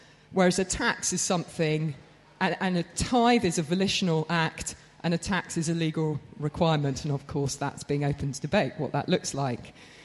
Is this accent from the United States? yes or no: no; England, United Kingdom; I grew up thinking, I'm generationally English on both sides.